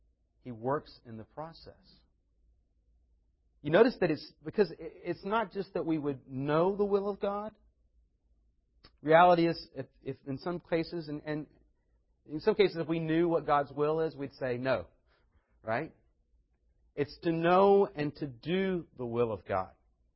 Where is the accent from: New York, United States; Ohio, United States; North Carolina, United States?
North Carolina, United States; I was born to be somebody born in North Carolina. I was raised in North Carolina to understand how you say y'all and ma'am and order sweet tea and all that stuff.